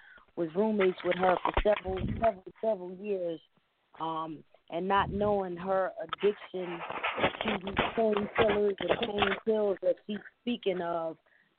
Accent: Philadelphia, Pennsylvania, United States; now in Delaware, United States; I'm calling from Delaware, originally from Philadelphia.

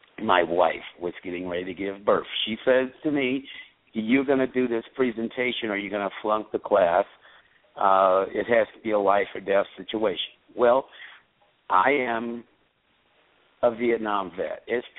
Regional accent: the South, United States; born there; I was born in the South, so I know what it was to see white only, colored only.

